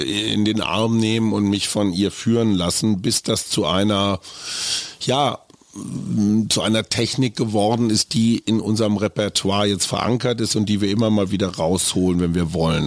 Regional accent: North Rhine-Westphalia, Germany; Also aus jedem Dorf ein Köter, wie man bei uns in Westfalen sagen würde.

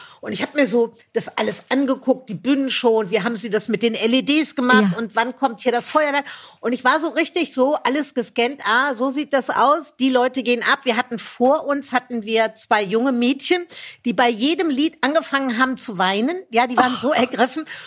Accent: Rhineland, Germany; Ich bin ja ein Rheinländer. Ich glaube, wir kommen schon ein bisschen singend auf die Welt.

